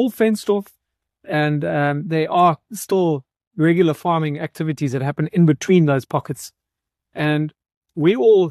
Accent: Port Elizabeth, Eastern Cape, South Africa; I grew up in the Eastern Cape with my brother and my sister. My folks lived in Port Elizabeth.

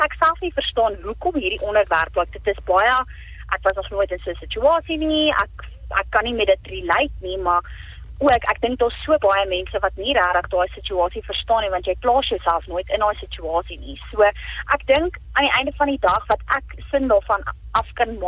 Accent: Nylstroom, Limpopo, South Africa; in 'n klein dorpie waar ek groot geword het in Nylstroom in Limpopo.

